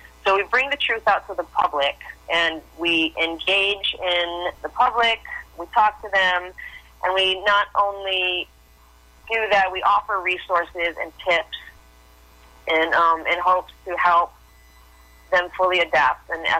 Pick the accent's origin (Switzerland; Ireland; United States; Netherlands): United States; Hawaii; Being born and raised in Hawaii, I mean, like most cultures and like many cultures, I grew up eating what my parents ate and what our grandparents ate.